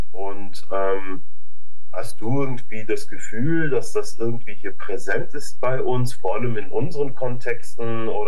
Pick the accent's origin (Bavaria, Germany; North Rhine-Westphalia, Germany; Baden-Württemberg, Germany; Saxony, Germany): North Rhine-Westphalia, Germany; Ich komme ja, wie gesagt, aus dem Bergischen Land. Wir haben hier die tollsten Kühe.